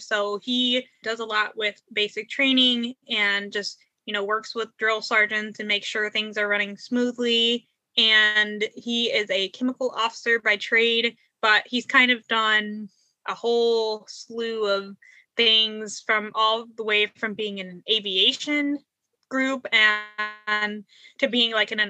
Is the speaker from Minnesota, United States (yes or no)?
no; Kansas, United States; I'm from Kansas, so it was interesting for me, having lived really close to Fort Leavenworth